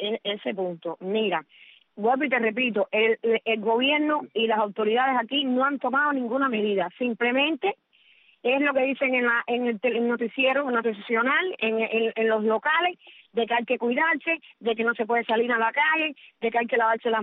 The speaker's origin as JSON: {"language": "Spanish", "country": "Cuba", "said": "yo como cubana, como madre, como abuela"}